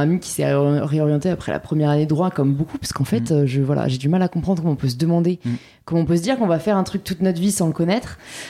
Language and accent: French; Paris, Île-de-France, France; Alors, j'ai grandi à Paris. Je suis parisienne, born and raised.